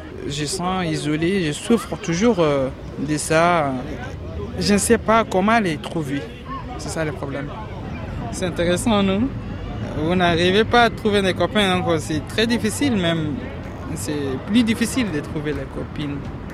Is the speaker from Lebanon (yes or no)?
no; Sudan; French is a second language; now in France; Je viens du Soudan.